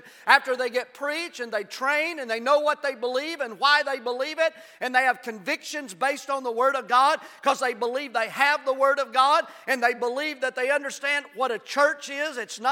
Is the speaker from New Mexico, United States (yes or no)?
no; Tennessee, United States; I'm a Tennessee Vol fan, and I was Tennessee born. I was Tennessee bred.